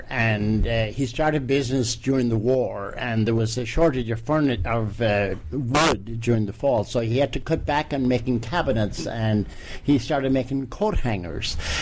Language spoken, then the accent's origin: English; Connacht, Ireland; born there; I was born in rural part of Ireland, County Mayo.